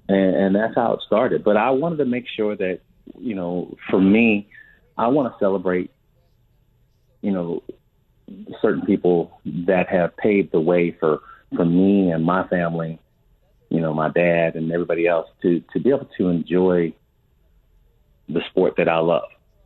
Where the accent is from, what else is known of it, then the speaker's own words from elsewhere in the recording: Pittsburgh, Pennsylvania, United States; born there; I was born outside of Pittsburgh and he was there and everybody called him Pops.